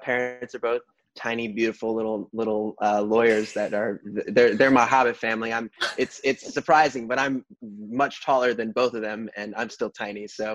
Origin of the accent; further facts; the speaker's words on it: New York, United States; I've had music in my bones forever. I grew up in New York, so I would see...